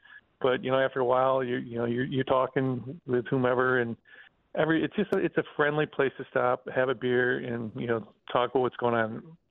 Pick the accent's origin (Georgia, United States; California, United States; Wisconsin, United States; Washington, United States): Wisconsin, United States; Janesville; I'm from Janesville. So if we drove from Janesville to Madison, I mean, that's halfway.